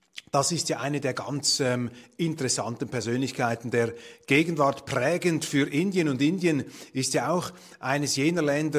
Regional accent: Switzerland; Das sind Entwicklungen, die einen nicht freuen als Schweizer

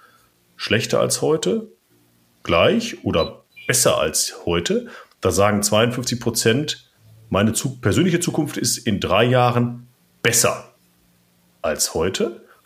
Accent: North Rhine-Westphalia, Germany; Ich bin im Ruhrgebiet groß geworden in den 80ern.

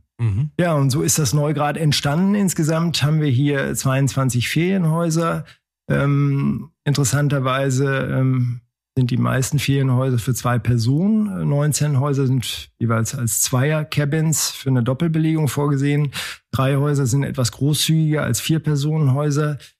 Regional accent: North Rhine-Westphalia, Germany; wir kommen aus Düsseldorf und Köln, haben innerstädtisch gewohnt.

